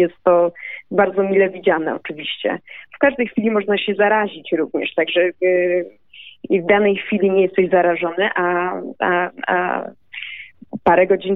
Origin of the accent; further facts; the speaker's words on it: Rome, Lazio, Italy; Ja jestem z Rzymu, także w Rzymie jeszcze ta fala północna, która jest bardzo inna.